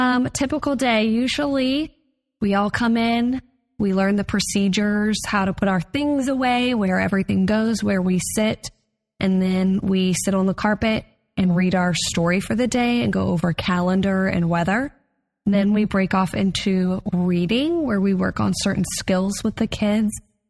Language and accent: English; Wyoming, United States; I'm from Wyoming, by the way, I don't think I told y'all that. That's a northern state, so we like to hike, be outside, go swimming, go boating.